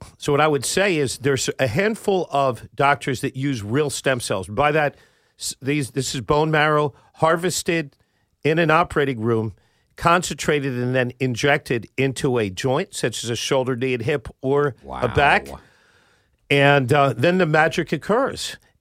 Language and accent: English; Havertown, Pennsylvania, United States; So I grew up in Delaware County, in Havertown, Haverford High.